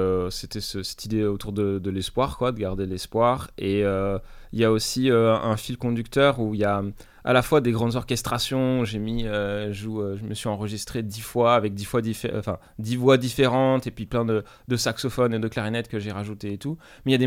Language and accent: French; Grasse, Provence-Alpes-Côte d'Azur, France; Moi, je suis originaire à la base de Grasse, la ville du parfum.